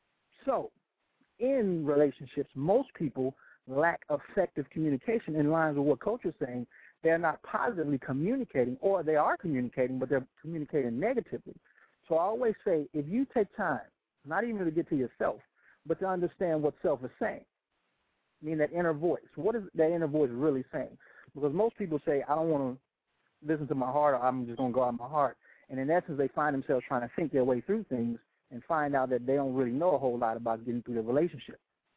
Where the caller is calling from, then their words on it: Maryland, United States; I'm calling from Maryland.